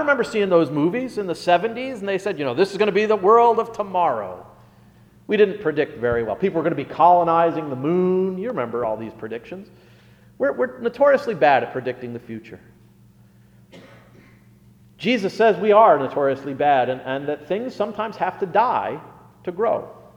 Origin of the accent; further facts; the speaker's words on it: Rochester, New York, United States; The church I grew up in Rochester, New York, it started out, I love this story, this is amazing to me.